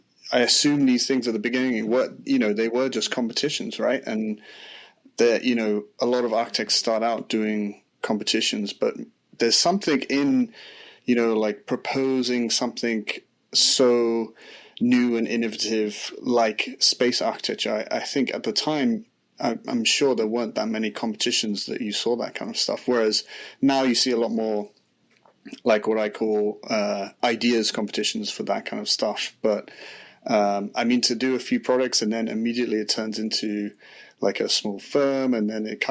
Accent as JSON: {"language": "English", "country": "United Kingdom", "said": "the cowboy hat is quite unique for me as a Brit."}